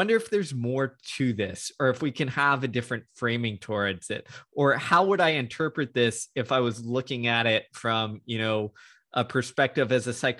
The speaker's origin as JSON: {"language": "English", "region": "Texas", "country": "United States", "said": "mainly because I'm from Texas, so everybody knows that story here."}